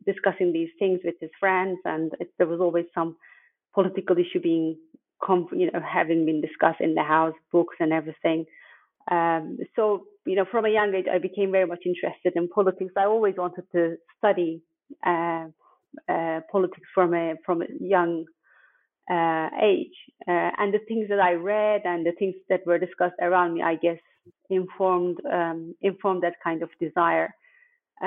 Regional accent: Eastern Anatolia, Turkey; English is a second language; when growing up in Turkey, especially, people ask you where you're from

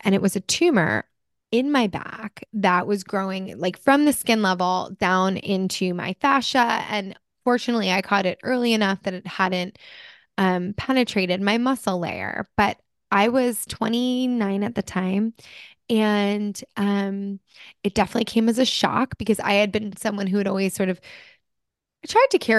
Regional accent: New Jersey, United States; also born or lived in New York City; I grew up in New Jersey and New York City, so I definitely had a little bit of a jaded New Yorker attitude towards it all.

